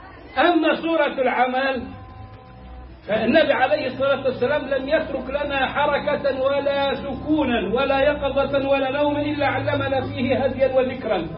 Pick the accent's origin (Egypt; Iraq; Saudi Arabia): Egypt; مفتاح كلامنا كمصريين متعلمين وجهلة والنبي